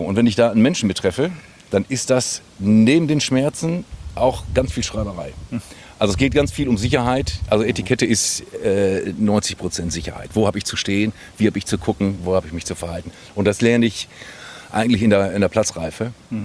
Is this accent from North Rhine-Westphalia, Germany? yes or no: yes; Bielefeld, North Rhine-Westphalia, Germany; born there; now in Langeoog, Germany; Also ich bin in Bielefeld geboren, also im Vorort von Bielefeld, also es ist schon Bielefeld, ja?